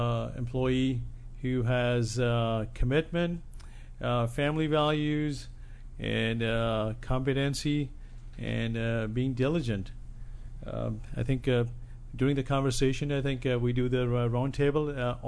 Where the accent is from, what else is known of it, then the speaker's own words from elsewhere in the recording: Chandigarh, India; now in United States; I grew up in the northern part of India, in a town called Chandigarh.